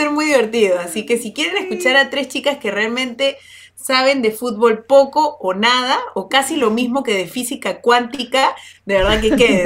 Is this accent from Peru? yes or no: yes; Peru; Porque yo soy peruana y ellos, pucha, juegan por Perú